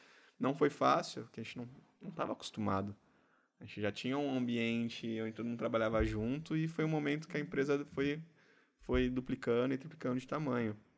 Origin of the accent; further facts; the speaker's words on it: Santos, São Paulo, Brazil; sou santista da cidade de Santos.